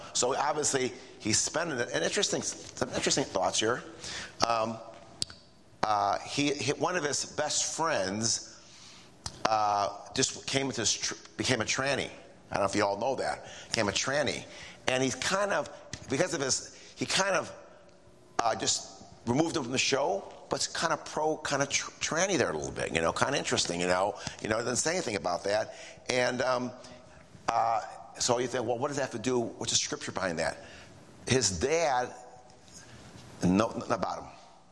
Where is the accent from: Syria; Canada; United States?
Syria; Maybe his dad will come out. I'm from Syria. I don't know.